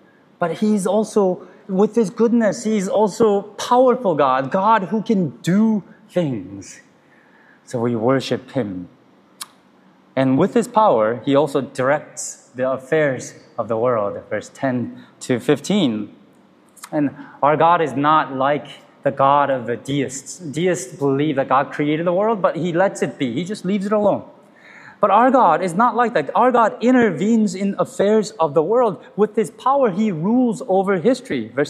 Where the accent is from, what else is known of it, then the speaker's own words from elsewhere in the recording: Arlington, Virginia, United States; I grew up near Washington, D.C. in Arlington